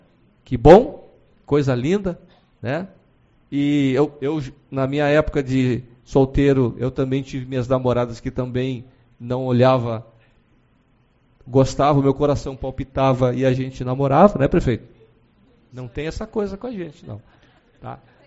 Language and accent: Portuguese; Rio Grande do Sul, Brazil; E disso, como gaúcho, quem está lá do lado no outro estado